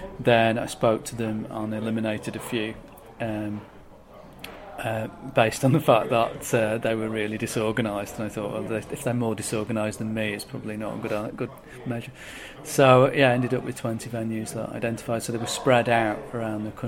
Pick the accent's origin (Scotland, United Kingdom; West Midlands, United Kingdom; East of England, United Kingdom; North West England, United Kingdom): North West England, United Kingdom; Manchester; also born or lived in Brighton; So Manchester was a no-brainer because it's my hometown.